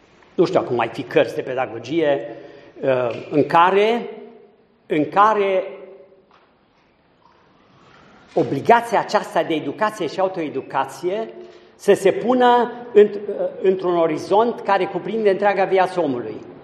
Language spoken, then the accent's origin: Romanian; Câmpina, Prahova, Romania; sunt de la Câmpina, mi-e la îndemână să vorbesc despre platou Bucegilor